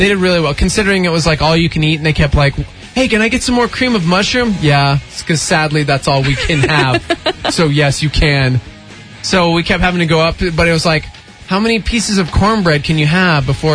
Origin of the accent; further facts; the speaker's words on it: Texas, United States; I'm from Texas? I like meatloaf and chicken fried steak.